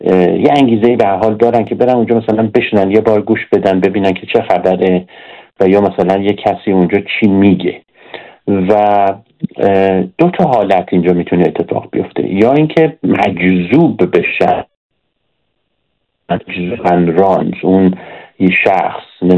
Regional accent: Iran; moved away; با فرهنگ ایرانی هم کاملا آشنا هستم برای اینکه در اون بزرگ شدم و حتی بعد از مهاجرت هم از ایران هم 40 خورده سال هستش

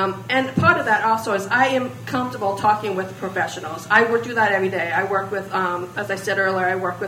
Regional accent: Carroll, Iowa, United States; I was born in a Carroll. I was raised in Carroll. I lived in Carroll all my life. I raised my family here.

